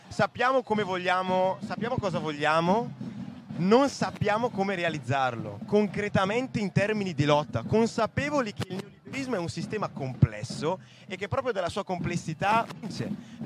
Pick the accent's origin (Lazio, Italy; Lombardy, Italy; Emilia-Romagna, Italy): Lombardy, Italy; Poi io sono pure lombardo in realtà